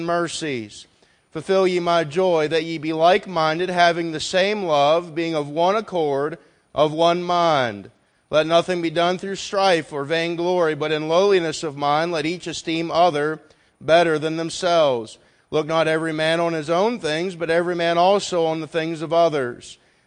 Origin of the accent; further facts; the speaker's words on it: Appalachia, United States; Now, I'm from Appalachia, and we answer rhetorical questions.